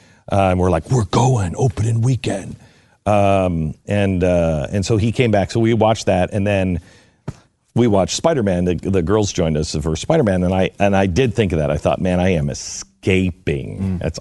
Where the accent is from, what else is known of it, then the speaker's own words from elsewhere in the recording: Mountain West, United States; I'm from the Mountain West, man, and I can't handle the humidity.